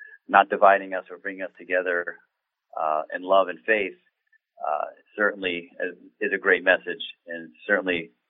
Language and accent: English; Florida, United States; also born or lived in Connecticut; I was born in Connecticut, and then junior high and high school down in Florida.